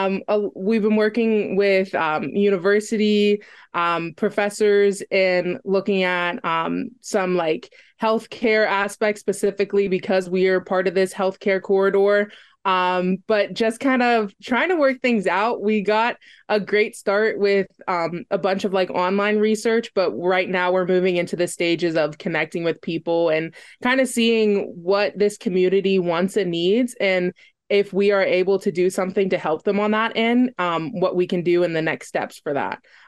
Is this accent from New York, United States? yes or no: no; Pittsburgh, Pennsylvania, United States; Yeah, so I grew up in Pittsburgh, the South Hills of Pittsburgh. I graduated from Bethel Park High School.